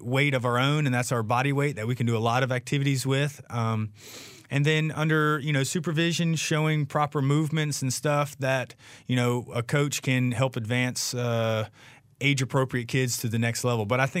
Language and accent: English; Chapel Hill, North Carolina, United States; I grew up in Chapel Hill, so I still call it University Mall, even though it's University Place now.